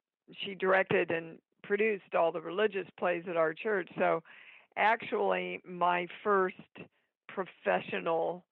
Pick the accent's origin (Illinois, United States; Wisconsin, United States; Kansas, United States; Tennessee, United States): Kansas, United States; Kansas City; So I come from Kansas City, Kansas, raised in a pretty poor household, a religious household as much as Methodist